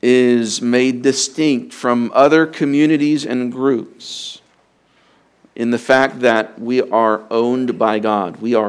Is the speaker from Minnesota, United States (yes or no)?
no; Vallejo, California, United States; For me, growing up in Vallejo, there was a specific, oh, you're from Vallejo.